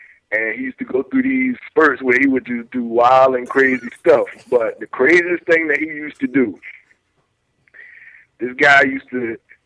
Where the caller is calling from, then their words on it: Norfolk, Virginia, United States; from Norfolk.